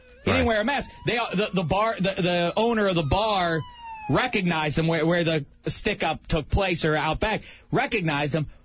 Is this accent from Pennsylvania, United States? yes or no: yes; Pittsburgh, Pennsylvania, United States; You know, as you know, I'm from the City of Champions, and this is you know, the Pittsburgh, PA.